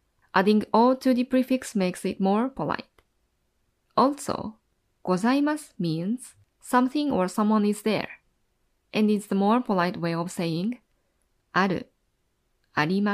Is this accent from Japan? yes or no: yes; Tokyo, Japan; welcome to Everyday Japanese. … from Tokyo.